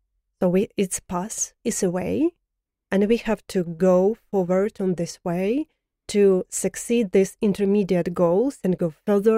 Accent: Boyarka, Kyiv Oblast, Ukraine; But I spent my childhood in Bayarka. That's why Bayarka is my native city, because I grew up there.

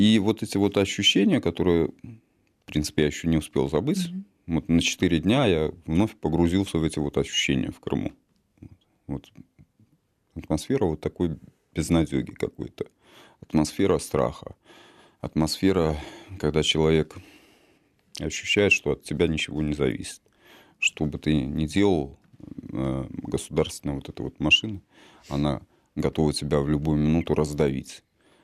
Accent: Belarus; И у себя на родине, допустим, в Беларуси.

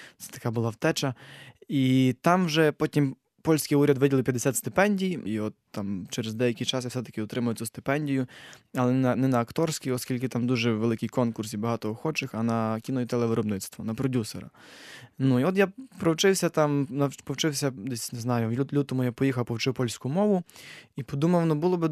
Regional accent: Lviv Oblast, Ukraine; now in Poland; я з Галичини, з-під Львова, і в Польщі вже десь четвертий рік.

